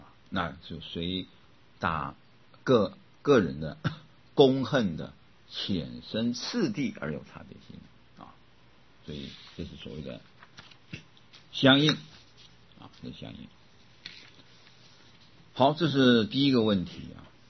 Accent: Kaohsiung, Taiwan; now in Taipei, Taiwan; 高雄是我的家乡，高雄本来就是我家乡啊，但是我在台北

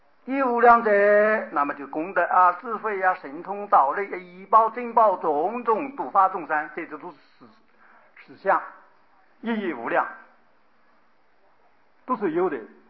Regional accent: China

